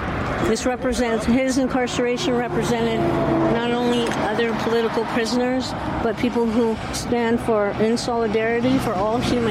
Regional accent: Arizona, United States; And I'm from Arizona. We are First Nation people

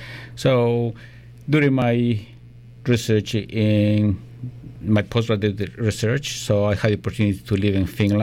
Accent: Ecuador; moved away as an adult; also born or lived in Belgium; now in Canada; So I'm originally from Ecuador.

